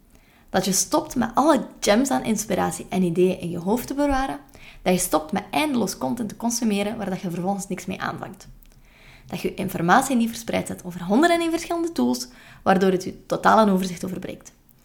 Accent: West Flanders, Belgium; dat blijft een moeilijk woord als West-Vlaming

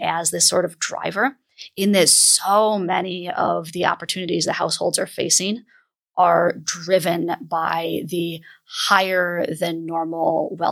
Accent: United States; I'm from the United States, and in the US, this narrative is particularly prevalent

